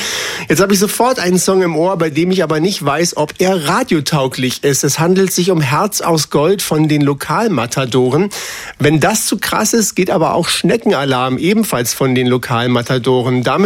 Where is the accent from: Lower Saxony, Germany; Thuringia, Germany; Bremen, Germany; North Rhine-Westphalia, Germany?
Thuringia, Germany; moved away as an adult; now in Berlin, Germany; Ich selbst bin Thüringer, lebe aber seit 2005 schon in Berlin